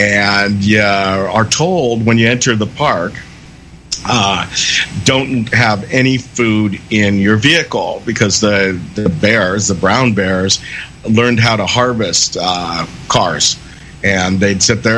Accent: California, United States; Well, I'm from California.

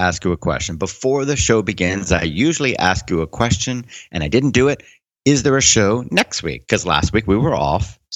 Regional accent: Bermuda; born there; I was born in Bermuda. So I am a British subject.

